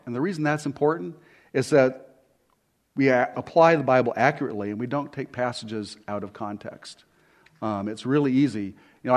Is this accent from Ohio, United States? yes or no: no; California, United States; I grew up in California, Sandy and I both did.